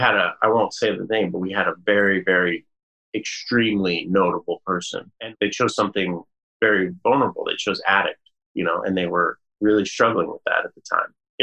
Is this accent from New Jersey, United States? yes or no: no; Colorado, United States; growing up in Colorado in a time when it wasn't really, you know, there wasn't a lot of acceptance around me in terms of neighbors, and the city I was in and things.